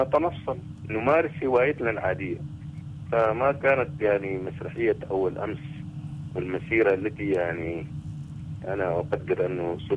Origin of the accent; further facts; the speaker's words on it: Sudan; نحن كشعب سوداني